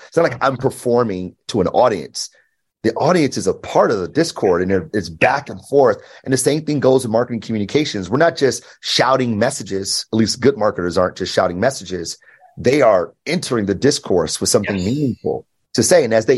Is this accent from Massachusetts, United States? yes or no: no; Detroit, Michigan, United States; So I grew up in Detroit, born and raised.